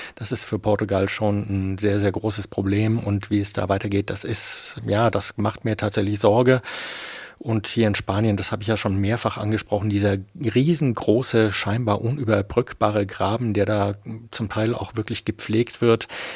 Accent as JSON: {"language": "German", "region": "Bavaria", "country": "Germany", "said": "Ich komme aus dem Mittelfränkischen, aus der Nähe von Roth."}